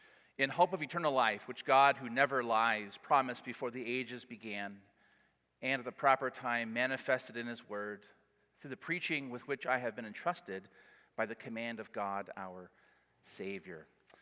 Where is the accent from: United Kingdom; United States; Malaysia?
United States; California; I'm a Californian, you know.